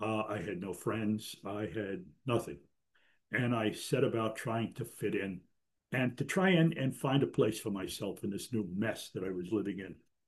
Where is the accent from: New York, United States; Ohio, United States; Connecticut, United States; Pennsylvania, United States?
New York, United States; Mount Vernon; also born or lived in Bronx; I was born in Mount Vernon, New York. Spent a year living, year and a half living in the Bronx, and then back to Mount Vernon, and went through elementary school, there.